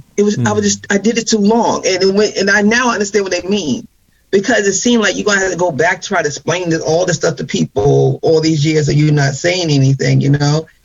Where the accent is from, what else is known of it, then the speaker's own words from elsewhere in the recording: New York, United States; born there; I was born in Harlem, New York, and in Manhattan. I was drawn to that place.